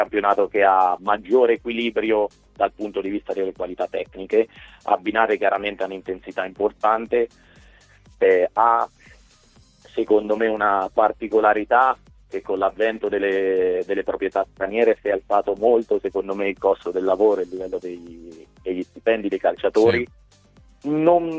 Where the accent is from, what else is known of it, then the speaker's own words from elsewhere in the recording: Perugia, Umbria, Italy; essendo perugino ho vissuto esatto